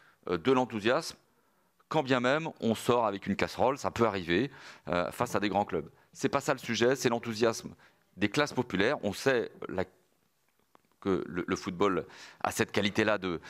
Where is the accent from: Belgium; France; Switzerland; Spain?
France; Pays de la Loire; Je suis du Maine-et-Loire